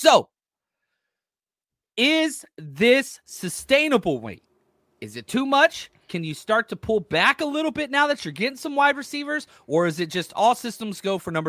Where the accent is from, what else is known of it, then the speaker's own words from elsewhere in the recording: the South, United States; Oh man, dude, I grew up in the South, man.